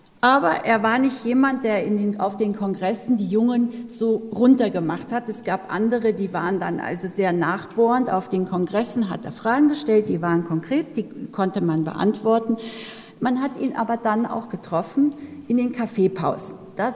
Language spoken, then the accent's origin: German; Northern Germany, Germany; now in Innsbruck, Austria; Sie hören es an meiner Sprache. Ich bin aus Norddeutschland nach Innsbruck gekommen.